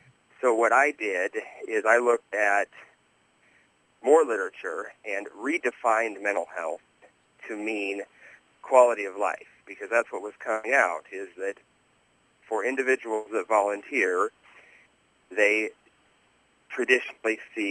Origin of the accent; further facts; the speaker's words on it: Iowa, United States; Rural Iowa communities, from my own experience and folks that I know, because I'm from Iowa, there's a general feeling and a pattern of life